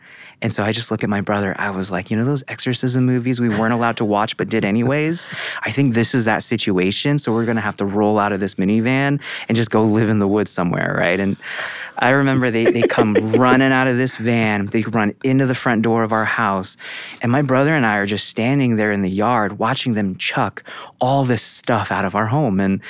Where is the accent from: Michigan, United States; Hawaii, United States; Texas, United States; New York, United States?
New York, United States; So I'm like a cautionary tale in my hometown, right? So I like to call myself the dumpster fire of Hudson Valley, New York, right?